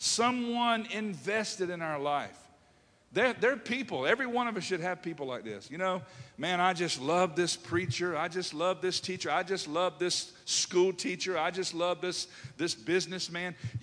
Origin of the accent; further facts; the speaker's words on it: Hertford, North Carolina, United States; I remember growing up in Hertford, North Carolina, and fishing.